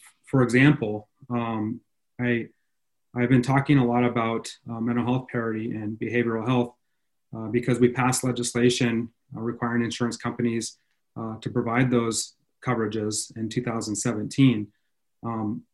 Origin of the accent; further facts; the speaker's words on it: Ronan, Montana, United States; My background is I grew up in Ronan, Montana, bucking bales and changing pipes for my neighbors.